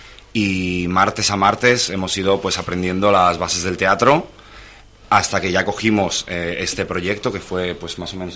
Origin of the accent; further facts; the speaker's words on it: Madrid, Community of Madrid, Spain; soy de Madrid.